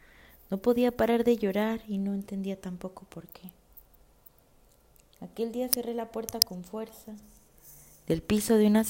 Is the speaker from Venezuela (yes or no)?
no; Mexico; Como mexicana, los colores importan. Recuerdan a comida, a casa, a familia.